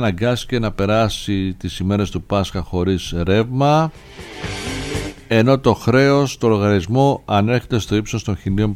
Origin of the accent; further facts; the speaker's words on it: Arta, Epirus, Greece; στην ιδιαίτερη πατρίδα μου την Άρτα